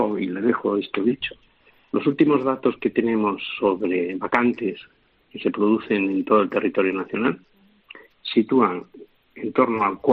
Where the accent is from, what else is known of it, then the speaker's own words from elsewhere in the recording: Barcelona, Catalonia, Spain; Yo, que soy de Barcelona